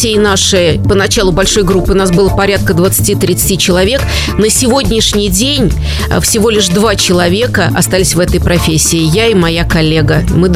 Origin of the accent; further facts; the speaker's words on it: Samara, Samara Oblast, Russia; born there; Я горжусь, что я родилась в Самаре